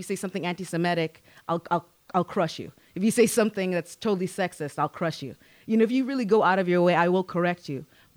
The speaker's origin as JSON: {"language": "English", "country": "Kenya", "said": "obviously I'm a Kenyan"}